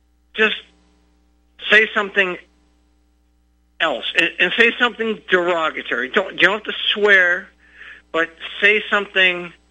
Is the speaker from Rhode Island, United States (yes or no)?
no; Boston, Massachusetts, United States; And first and foremost, growing up, I'm from Boston. I'm 50 years old, and I went through a lot of things.